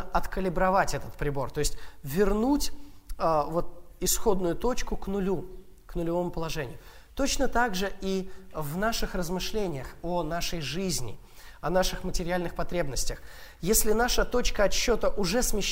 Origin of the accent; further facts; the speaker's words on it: Russia; я как россиянин, вот имея в целом меньший, наверное, доход и меньшие материальные возможности